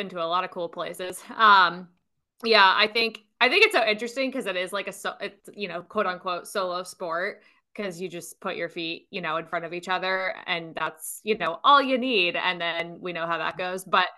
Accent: New Jersey, United States; even though I'm from New Jersey.

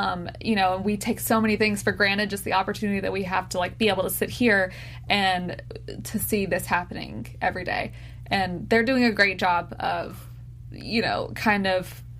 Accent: United States; born there; Like, I wouldn't know that. I was born in the United States. There's no way I would know

